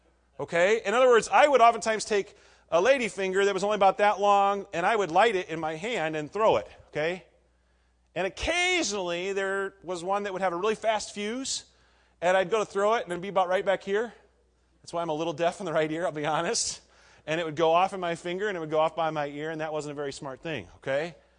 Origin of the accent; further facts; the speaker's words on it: Nebraska, United States; also born or lived in Iowa; now in West Virginia, United States; When I was a kid growing up in Nebraska, we had fairly liberal rules, laws about fireworks. I don't know what it's like here in West Virginia, but I spent most of my ministry years in Iowa